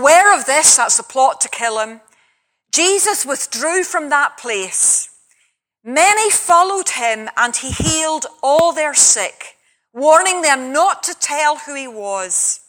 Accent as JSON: {"language": "English", "region": "Northern Ireland", "country": "United Kingdom", "tie": "born or raised there", "said": "Because I was brought up in County Antrim, the country or the county of the bog, I remember from my earliest days"}